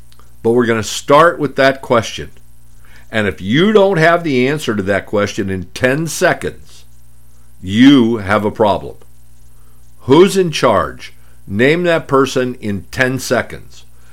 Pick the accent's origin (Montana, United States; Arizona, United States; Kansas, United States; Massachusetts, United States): Arizona, United States; I grew up in Arizona, which was the copper state.